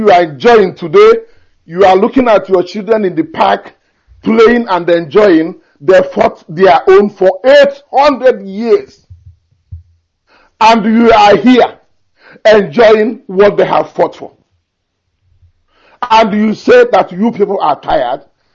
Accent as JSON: {"language": "English", "region": "Eastern Nigeria", "country": "Nigeria", "said": "I told him Nigeria. He said, is it what part of Nigeria? I told him. Eastern Nigeria. He said, are you people the Biafrans? I said, yes, we are the Biafrans."}